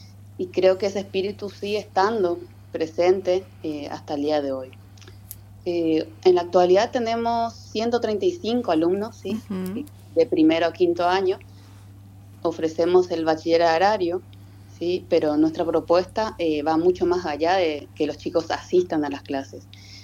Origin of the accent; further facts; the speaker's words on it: Andresito, Misiones, Argentina; Yo en realidad trabajo acá, pero soy de Andresito en realidad.